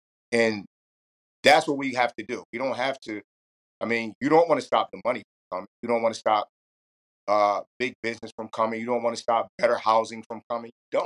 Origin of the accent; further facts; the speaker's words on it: New York City, New York, United States; I grew up in New York in Soho, stayed Soho for a long time with the big Midtown on the side.